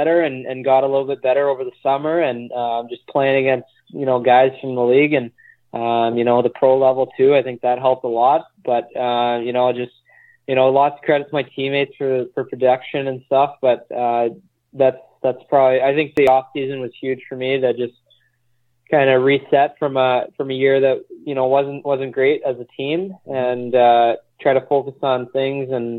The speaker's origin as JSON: {"language": "English", "town": "Winnipeg", "region": "Manitoba", "country": "Canada", "tie": "born or raised there", "said": "I call Winnipeg, Manitoba, my hometown. Great city up in South Manitoba, and that's where I've been ever since."}